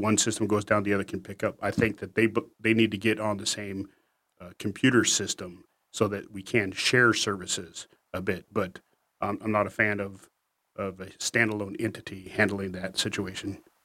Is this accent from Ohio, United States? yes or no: no; Alaska, United States; I come from a construction background, born and raised in Alaska, down on the Kenai Peninsula.